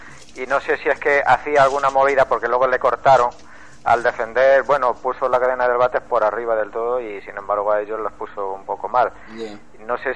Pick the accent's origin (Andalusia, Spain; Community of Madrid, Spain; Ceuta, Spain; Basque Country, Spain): Community of Madrid, Spain; Móstoles; ya voy a comentarlo allí en mi pueblo, en Móstoles.